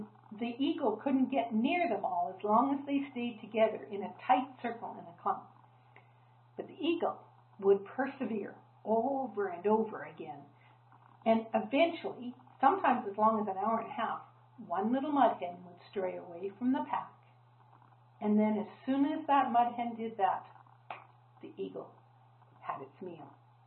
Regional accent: British Columbia, Canada; As I've said, I grew up in the Okanagan, and when I was a young teenager, we lived right on Okanagan Lake.

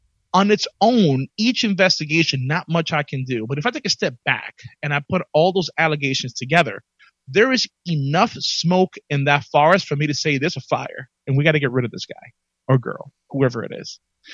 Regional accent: New York, United States; I'm from the Bronx, whatever.

